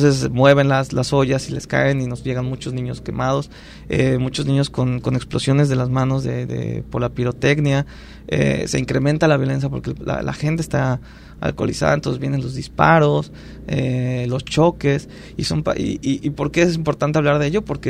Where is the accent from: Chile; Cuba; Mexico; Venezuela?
Mexico; Y nosotros como mexicanos